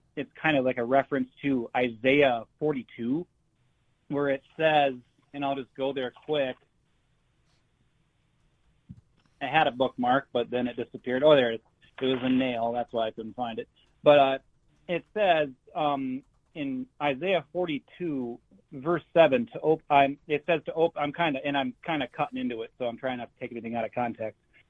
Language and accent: English; Rice Lake, Wisconsin, United States; I'm from Rice Lake, Wisconsin.